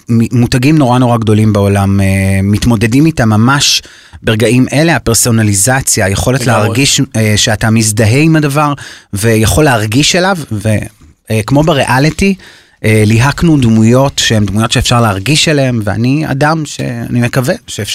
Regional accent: Tirat Carmel, Haifa District, Israel; עכשיו אני גדלתי בטירת הקרמל, זה הערת פיתוח קשוחה

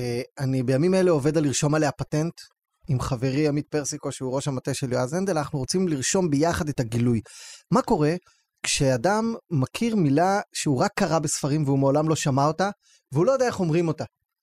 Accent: West Bank, Palestine; אני הייתי ילד באופרה, ציונות דתית, יהודה ושומרון

